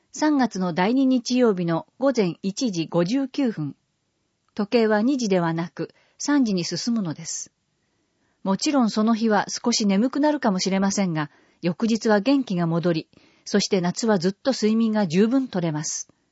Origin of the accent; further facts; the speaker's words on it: Seattle, Washington, United States; now in Fukushima, Japan; 僕の出身地のシアトル市では夏時間を使いますので、福島より北に位置するシアトル市の夏至の日の出は5時過ぎです。